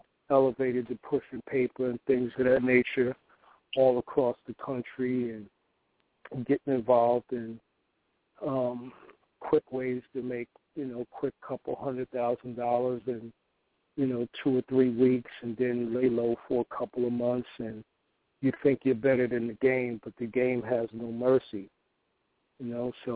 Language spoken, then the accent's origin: English; Keyport, New Jersey, United States; moved away as an adult; Well, I'm originally from the Jersey Shore, small town, Keyport, New Jersey. Lived in Keyport till I was around 21, 22 years old.